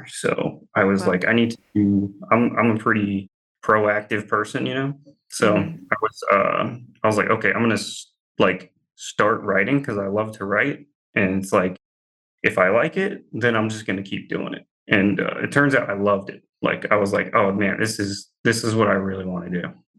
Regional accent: the South, United States; what I know really well is growing up in the South, how things are in the South.

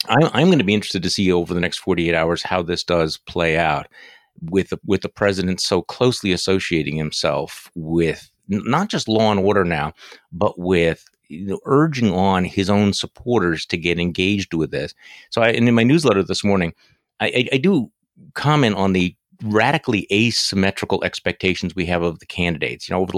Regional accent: Wisconsin, United States; Donald Trump is headed to my home state of Wisconsin.

